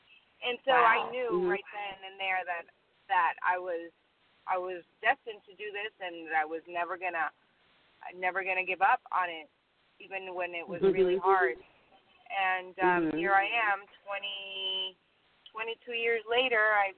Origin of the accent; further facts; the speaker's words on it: Venezuela; my parents, I'm from Venezuela, and they had no idea how to get me involved as a child.